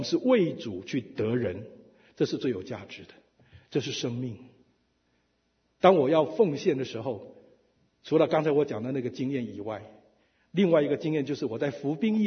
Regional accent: Gulangyu, Fujian, China; 我是基督徒，我有灵性的修养，我是鼓浪屿长大的。

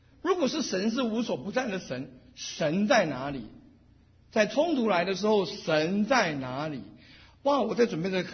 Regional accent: Taiwan; 我是从台湾来

